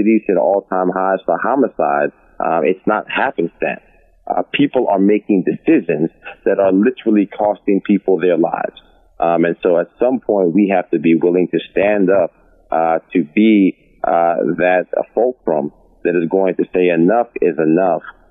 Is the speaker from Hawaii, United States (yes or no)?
no; Yonkers, New York, United States; Well, I'm from Yonkers, New York, born and raised. Went to school in New York City at Horace Mann.